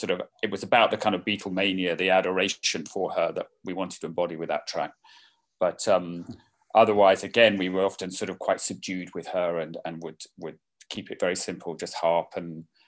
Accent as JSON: {"language": "English", "region": "England", "country": "United Kingdom", "said": "as an English person, as very much bits of our society and the way we have a sort of strange class-ridden hierarchy"}